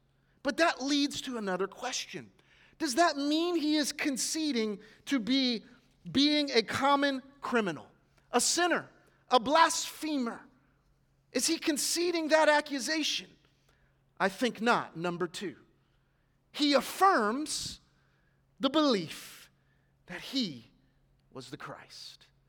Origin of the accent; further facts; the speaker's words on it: South Carolina, United States; Also, South Carolina was there, and I'm from South Carolina, so I have a little bit of a rooting stake in the Gamecocks, small state school.